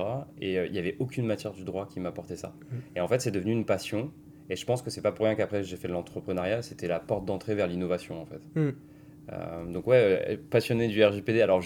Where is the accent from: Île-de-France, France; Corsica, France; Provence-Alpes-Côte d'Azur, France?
Île-de-France, France; Saint-Germain-en-Laye; Je suis né à Saint-Germain-en-Laye.